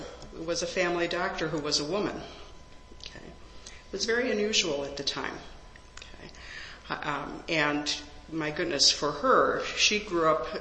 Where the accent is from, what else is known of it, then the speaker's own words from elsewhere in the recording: Chicago, Illinois, United States; As was mentioned, I was born and raised in Chicago. Raised, educated, worked. Firmly rooted.